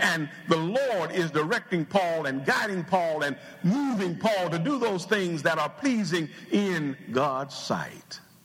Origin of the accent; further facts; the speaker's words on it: Ohio, United States; I'm from Ohio and right up the road from Cincinnati.